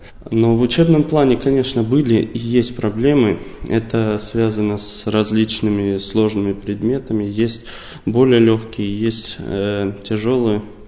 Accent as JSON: {"language": "Russian", "region": "Kursk Oblast", "country": "Russia", "tie": "born or raised there", "moved": "as an adult", "lives_now": "Moscow, Russia", "said": "Родился я в Курской области и оттуда же приехал обучаться в 2015 году."}